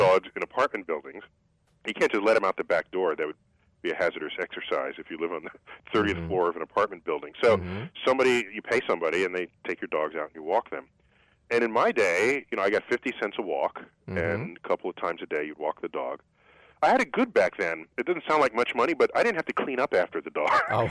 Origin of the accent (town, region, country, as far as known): New York City, New York, United States; born or raised there